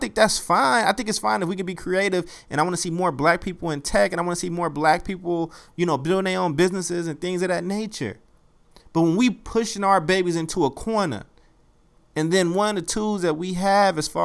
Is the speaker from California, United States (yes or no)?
no; Chicago, Illinois, United States; I'm going to Chicago. I'm going to my hometown in a few days.